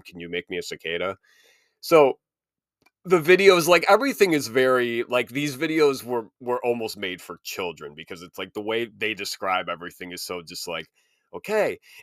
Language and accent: English; Illinois, United States; DuPage County is in Illinois, my home state where I live. DuPage County is the only county I have ever lived in my entire life. I've lived in four different cities, but they have all been in DuPage.